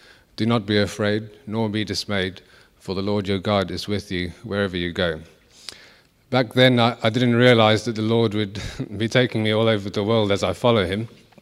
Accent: Durban, KwaZulu-Natal, South Africa; in my hometown of Durban in South Africa. You can see a picture there of Durban. It's on the east coast of South Africa. It's the third biggest city.

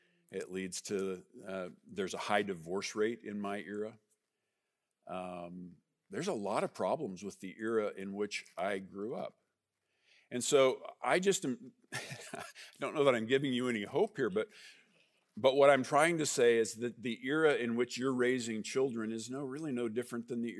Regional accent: United States; born there; I'm a boomer, I'm one of the last boomers, I was born in America. I was born in 1958.

